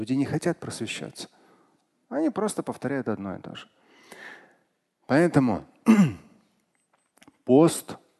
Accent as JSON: {"language": "Russian", "region": "Moscow", "country": "Russia", "tie": "born or raised there", "first_language": "Russian", "said": "Я сам родился в Москве, москвич, ну, россиянин, русский язык для меня основной"}